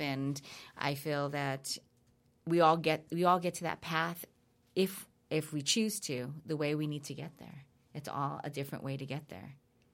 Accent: Los Angeles, California, United States; I was with her father, and her father, we were living, I'm from Los Angeles. Mm-hmm. We moved to Fresno to have her.

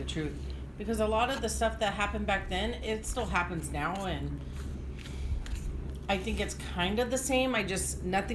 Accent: Garden Grove, California, United States; In Garden Grove, California.

